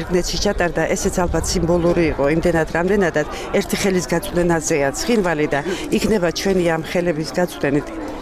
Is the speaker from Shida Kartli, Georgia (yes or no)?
yes; Tskhinvali, Shida Kartli, Georgia; ეს იყო ჩვენი ტკივილნარევი სიხარულის გახსენება იმ ლამაზი დღეებისა, რომელიც ჩვენ ცხინვალში გვაქვს გატარებული.